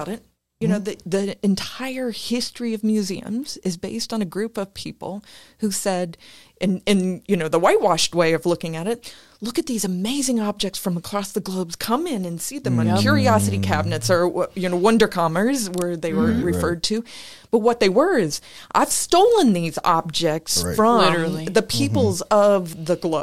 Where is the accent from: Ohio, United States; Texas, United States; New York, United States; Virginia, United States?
Ohio, United States; I grew up in Southern Ohio. I'm Appalachian, you know, and that's not what you think of when you imagine a museum director.